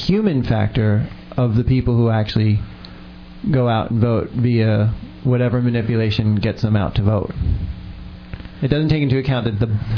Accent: New York, United States; I mean, I'm from New York, so you know, you grow up with a bunch of people

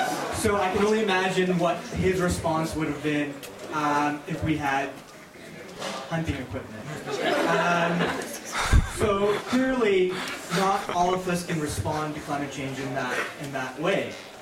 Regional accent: Kingston, Ontario, Canada; I'm from Kingston. There's a huge wind farm located right offshore Kingston on Wolf Island.

